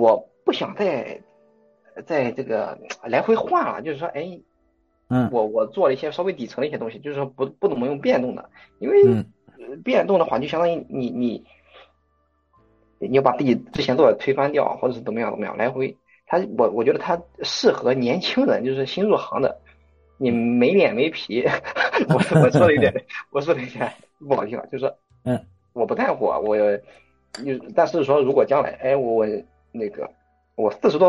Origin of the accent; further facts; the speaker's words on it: Shandong, China; accent: Shandong; 我口音能听出来有山东的口音吗？听不出来的。